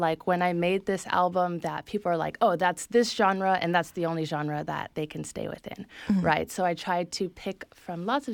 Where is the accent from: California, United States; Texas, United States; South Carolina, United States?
California, United States; Los Angeles; I grew up in Chinatown. I grew up next to Mariachi Plaza. Yes. I grew up with Filipino aunts.